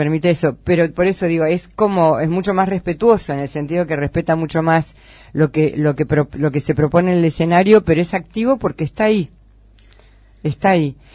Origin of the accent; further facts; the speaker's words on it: La Plata, Buenos Aires Province, Argentina; Yo lo veo mucho en Buenos Aires porque, bueno, yo en realidad soy de La Plata.